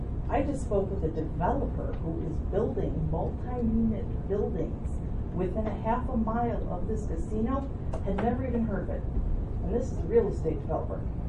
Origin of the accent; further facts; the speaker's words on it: Bristol, Wisconsin, United States; I'm from Bristol.